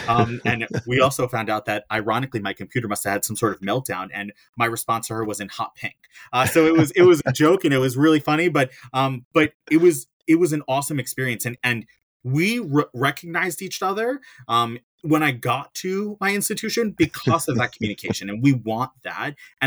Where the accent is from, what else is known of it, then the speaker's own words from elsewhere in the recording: New York, United States; I'm a storyteller. I'm a New Yorker, so I'll tell you that quick story.